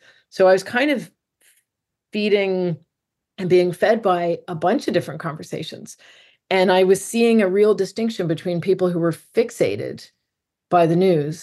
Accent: Toronto, Ontario, Canada; now in Montreal, Canada; I'm sitting here in Quebec. So I'm based in Montreal for now. As we were chatting, I'm moving to Northern Ontario soon, but I'm from Toronto. We grew up around the corner. I now live in Montreal, Quebec

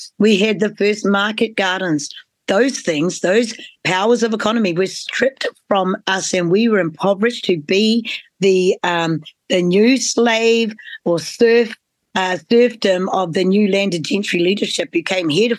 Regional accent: Christchurch, Canterbury, New Zealand; I grew up in Christchurch. I grew up in the heart of white privilege.

